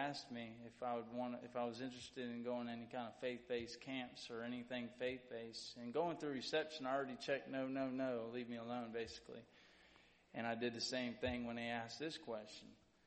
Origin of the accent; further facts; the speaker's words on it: Titusville, Florida, United States; I'm originally from Brevard, Titusville, by the Kennedy Space Center.